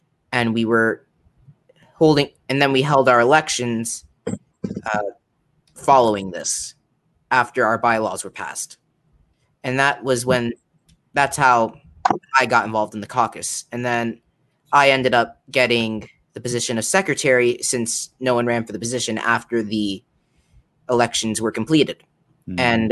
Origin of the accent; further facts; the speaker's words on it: Vineland, New Jersey, United States; I'm from Vineland.